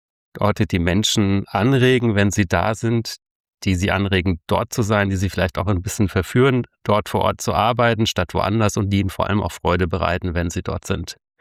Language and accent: German; Rhineland-Palatinate, Germany; Ich komme aus der Südpfalz, unweit von Speyer und Straßburg